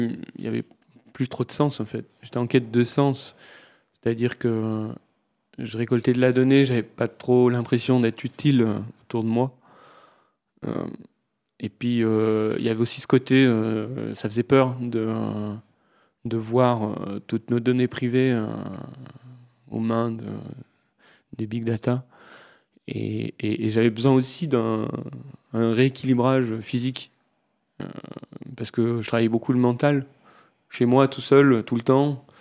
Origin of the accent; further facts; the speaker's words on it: Auvergne-Rhône-Alpes, France; Eh bien oui, j'ai grandi en Ardèche